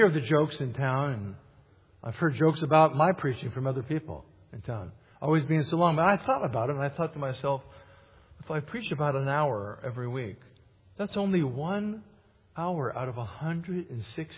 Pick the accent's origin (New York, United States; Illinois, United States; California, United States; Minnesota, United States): California, United States; I grew up in California.